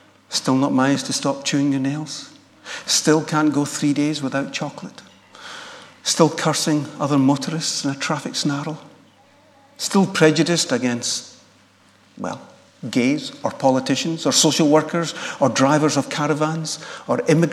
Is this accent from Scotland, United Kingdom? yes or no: yes; Scotland, United Kingdom; We're Scottish and miserably proud of it.